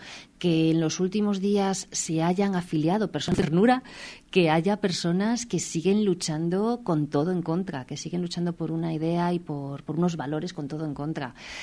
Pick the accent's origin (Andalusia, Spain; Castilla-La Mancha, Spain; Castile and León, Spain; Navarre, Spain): Castile and León, Spain; Salamanca; sino como salmantina, como ciudadana de este país